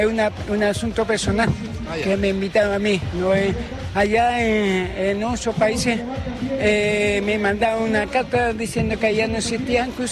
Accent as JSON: {"language": "Spanish", "town": "San Pedro de la Paz", "region": "Biobío", "country": "Chile", "said": "Bueno, yo vengo de Concepción, San Pedro de la Paz. … es … Estoy muy contento de estar acá en esta comuna, y ya sería 2 veces que estoy acá."}